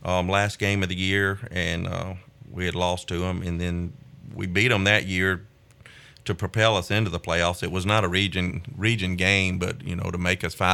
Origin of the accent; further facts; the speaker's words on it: Tallahassee, Florida, United States; told him I was from Tallahassee.